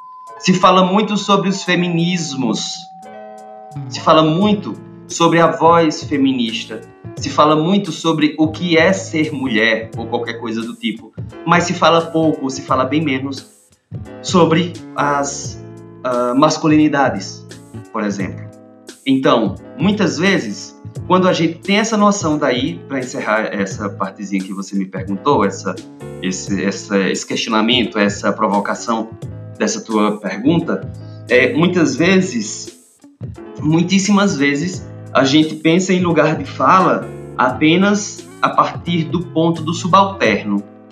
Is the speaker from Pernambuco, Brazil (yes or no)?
yes; Santa Cruz do Capibaribe, Pernambuco, Brazil; Eu sou de uma cidade chamada Santa Cruz de Capibaribe, no Agreste de Pernambuco. Uma cidade próximazinha de Caruaru. E, bom, meu sotaque já deve ter alertado algumas pessoas sobre isso.